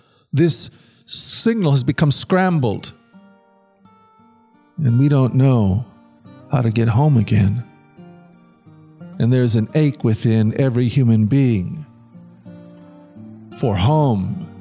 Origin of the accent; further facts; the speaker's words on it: Oregon, United States; I grew up on the Oregon coast